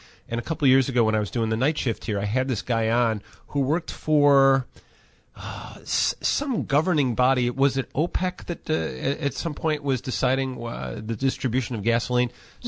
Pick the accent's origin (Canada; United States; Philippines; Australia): United States; Oak Forest, Illinois; Now, when I was growing up, I grew up in Oak Forest